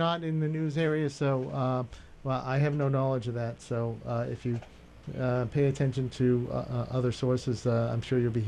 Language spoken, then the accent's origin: English; Taunton, Massachusetts, United States; I grew up in Taunton, so I'm at the other end where, but it was such a big part of the commerce of this area.